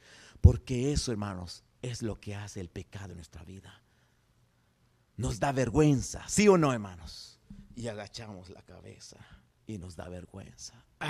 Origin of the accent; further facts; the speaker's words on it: El Salvador; Yo soy salvadoreño, por eso... por ser del Salvador